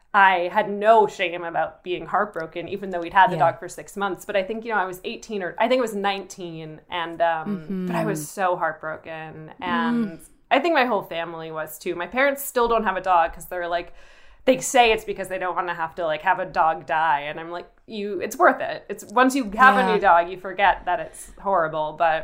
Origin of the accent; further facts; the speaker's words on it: New York, United States; I grew up outside New York